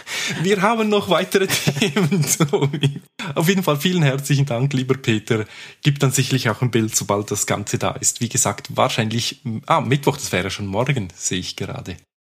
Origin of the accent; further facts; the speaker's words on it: Zurich, Switzerland; Und die Ausstellung wird ab eben dem 25.09. bei uns in Zürich stationiert sein.